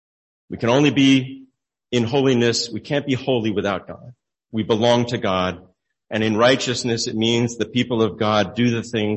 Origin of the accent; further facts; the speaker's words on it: Glen Ridge, New Jersey, United States; In the moment in my room growing up in Glen Ridge, New Jersey